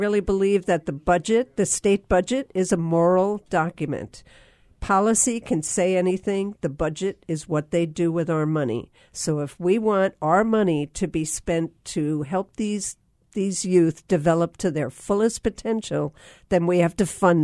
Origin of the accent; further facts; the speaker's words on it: East Coast, United States; I grew up on the East Coast riding my sled down a hill, standing up because I was so cool